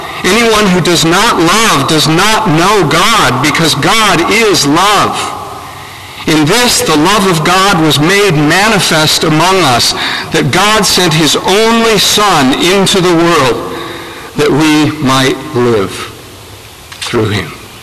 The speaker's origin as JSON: {"language": "English", "region": "California", "country": "United States", "tie": "born or raised there", "said": "Frankly, as a Californian born and bred, I saw how some former hippies turned out"}